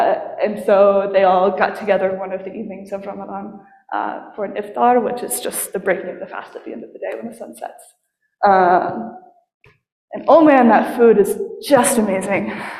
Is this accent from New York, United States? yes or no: no; Colorado, United States; And I'm from Colorado, so yeah, truly, truly amazing.